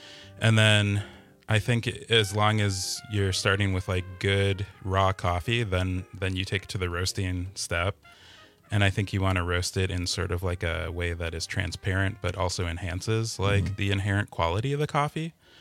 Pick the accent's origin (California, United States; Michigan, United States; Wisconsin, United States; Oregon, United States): Wisconsin, United States; Milwaukee; now in Madison, United States; I'm from Milwaukee originally.